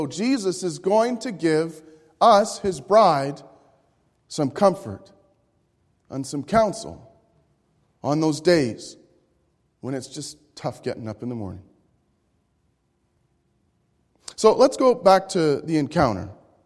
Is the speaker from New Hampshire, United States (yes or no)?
no; Savannah, Georgia, United States; I'm that carpetbagger from Savannah. And I speak Canadian.